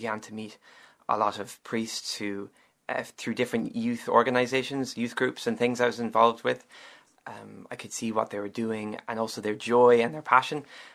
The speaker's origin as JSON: {"language": "English", "town": "Clifton", "region": "Connacht", "country": "Ireland", "tie": "born or raised there", "also_born_or_lived": "Bray", "said": "So I'm from Bray in County Wicklow. I grew up in Clifton, County Galway, and our family are settled and living in County Donegal in Stranorlar."}